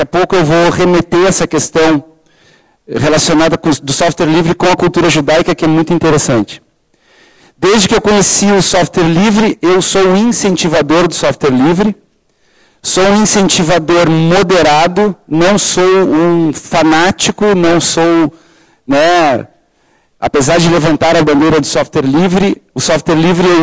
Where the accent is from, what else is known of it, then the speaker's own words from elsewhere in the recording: Brazil; Sou brasileiro, sou casado, completo 50 anos dia 26 de julho.